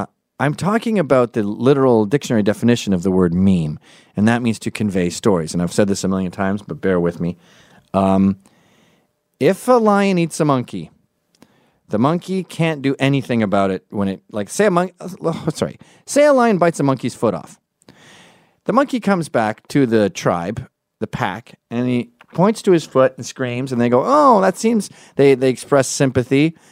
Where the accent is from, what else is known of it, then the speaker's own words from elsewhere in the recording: Scotland, United Kingdom; I'm Scottish